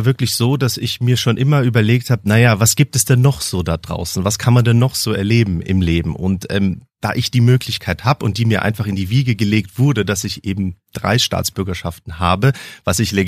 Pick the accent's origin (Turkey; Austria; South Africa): South Africa; now in Germany; ich komme ja aus Südafrika, nächstes Jahr ist die WM